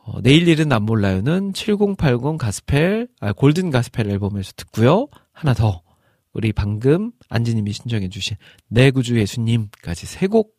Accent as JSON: {"language": "Korean", "town": "Iksan", "region": "North Jeolla", "country": "South Korea", "tie": "born or raised there", "accent": "Chungcheong-Jeolla dialect", "said": "근데 저는 전라북도 출신이라서 그리고 이제 저희 고향이 익산인데 익산은 충청도하고 또 붙어 있어서 이 충라 사투리라고 해요."}